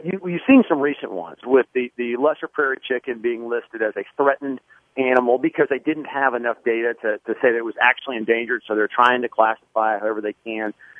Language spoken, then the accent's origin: English; Irving, Texas, United States; Well, I grew up in Texas. Actually, grew up in the Irving area, Dallas.